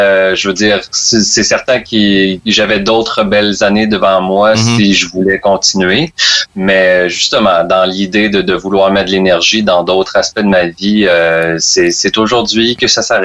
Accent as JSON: {"language": "French", "region": "Quebec", "country": "Canada", "moved": "yes", "said": "je suis parti du Bas-Saint-Laurent"}